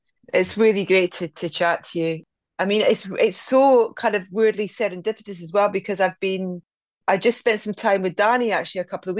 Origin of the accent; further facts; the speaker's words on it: Anstruther, Scotland, United Kingdom; I'm from a little fishing village in Scotland called Anstruther on the east coast of Fife.